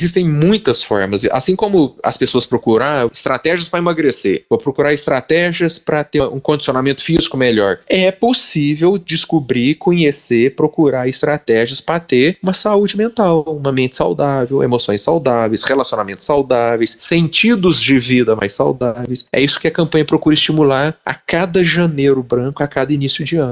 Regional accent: Minas Gerais, Brazil; como bom mineiro que sou, né?

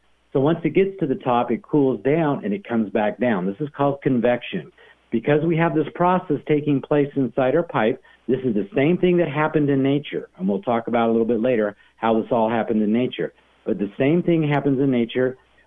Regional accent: Arizona, United States; Most of your petrified wood, I'm from Arizona originally. We have the largest petrified forest in the whole world that's been preserved there.

